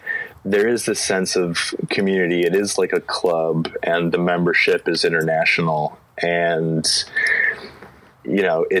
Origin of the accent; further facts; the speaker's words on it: Cleveland, Ohio, United States; I see a guy that I grew up with in Cleveland